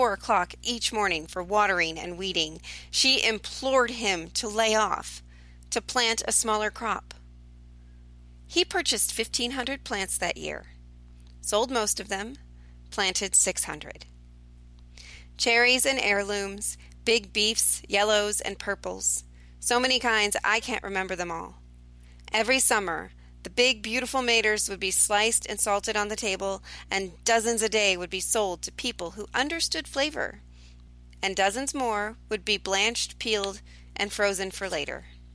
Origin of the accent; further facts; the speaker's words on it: Norton, Kansas, United States; from Norton, Kansas, for the Radio Readers Book Club.